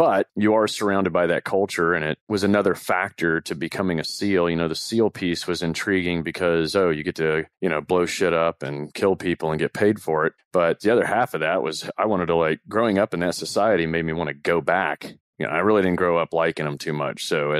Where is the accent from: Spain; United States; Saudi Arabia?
Saudi Arabia; I grew up in Saudi, so they make you leave the country, you know, at least once a month.